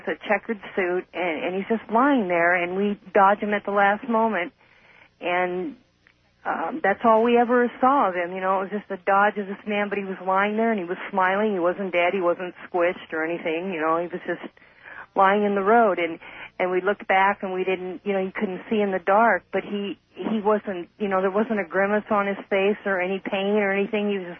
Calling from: Merced, California, United States; I'm calling from Merced, KYOS.

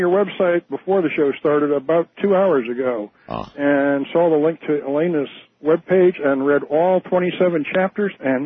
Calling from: Miami, Florida, United States; I'm calling from Miami, Florida. I listen to you on WIOD.

